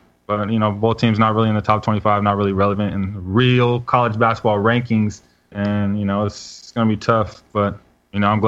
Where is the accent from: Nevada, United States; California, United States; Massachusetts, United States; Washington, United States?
Washington, United States; Seattle; I mean, I'm from Seattle, and it's just night and day between Pullman and Seattle.